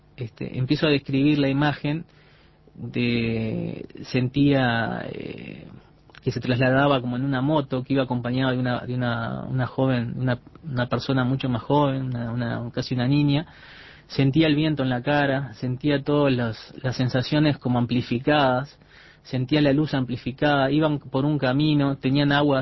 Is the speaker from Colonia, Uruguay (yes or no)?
no; Mercedes, Soriano, Uruguay; also born or lived in Durazno / San José / Tacuarembó; now in Montevideo, Uruguay; tengo 41 años ahora. Mi padre trabajaba en el banco, era gerente, entonces soy de Mercedes, nos llevaron a Durazno, después San José, Tacuarembó. Y luego yo me vine a Montevideo a estudiar.